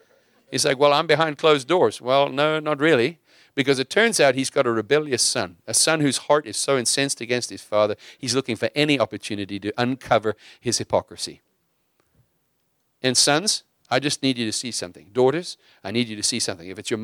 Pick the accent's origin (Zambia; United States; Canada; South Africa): South Africa; I grew up in South Africa. Some of you guys know this. In the South Africa that I grew up